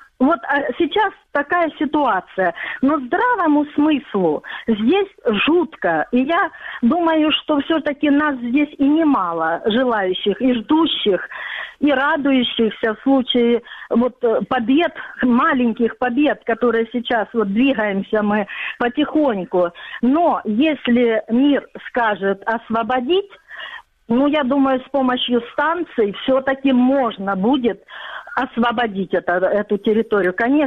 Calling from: Chystiakove, Donetsk Oblast, Ukraine; Ну, называют Арес. Ну, вообще, жду переименования в Чистякова.

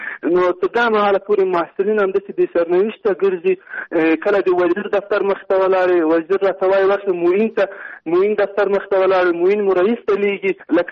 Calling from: Kabul, Afghanistan; د مرکز کابل نه تاسو سره تماس کړم.

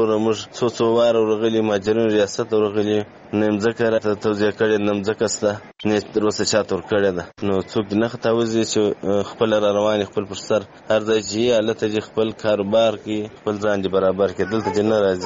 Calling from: Kandahar, Afghanistan; also born or lived in Pakistan; د کندهار سره ستا سره په تماس کې یم. وروره دغه اته میاشتې نه میاشتې کېږي چې موږ مهاجر د پاکستان څخه راغلي یو.

